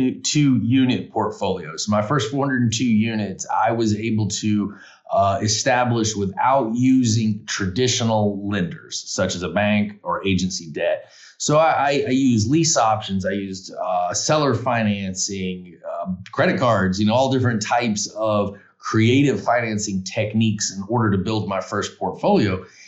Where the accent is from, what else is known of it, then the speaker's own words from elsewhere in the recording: Macon, Georgia, United States; I'm from Macon, Georgia. And middle Georgia area has always been somewhat of a economically distressed area, not the most affluent area.